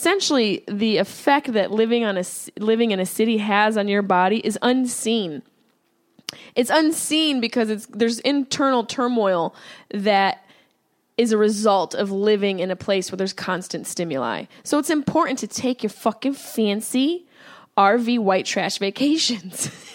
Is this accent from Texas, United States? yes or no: no; Syracuse, New York, United States; now in Los Angeles, United States; I'm living in LA now. You know, I'm from Syracuse, New York, a little bit scrappy, you know, a little hood, got a little ghetto in me